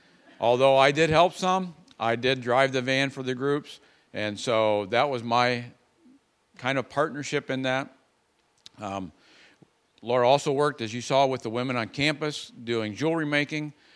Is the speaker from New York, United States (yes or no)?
no; Ohio, United States; moved away as an adult; also born or lived in Iowa; now in Honduras; So we hail from the great state of Iowa. We're originally from Ohio, moved to Iowa in 2005 to go to Bible college. And when we're not in Iowa, we live in Honduras.